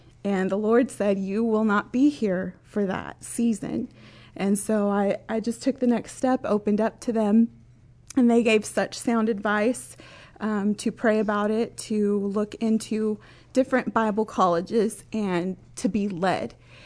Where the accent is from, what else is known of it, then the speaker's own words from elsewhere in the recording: Lubbock, Texas, United States; I'm from Lubbock, Texas.